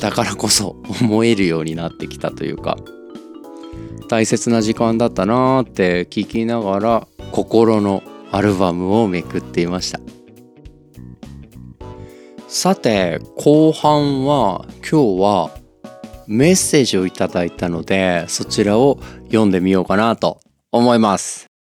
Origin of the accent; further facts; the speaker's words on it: Okayama, Japan; 約3年ほど地元岡山で活動していました。